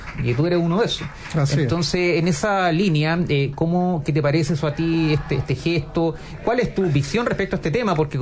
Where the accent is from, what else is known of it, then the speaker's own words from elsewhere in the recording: Chile; entendamos que antes que eso somos chilenos